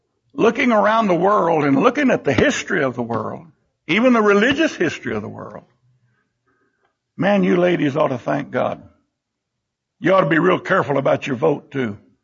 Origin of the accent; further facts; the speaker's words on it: Bible Belt, United States; born there; I am thankful that I was born in the Bible Belt.